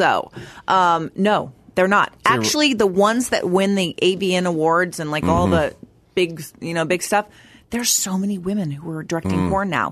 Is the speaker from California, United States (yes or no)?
yes; Long Beach, California, United States; I'm from Long Beach.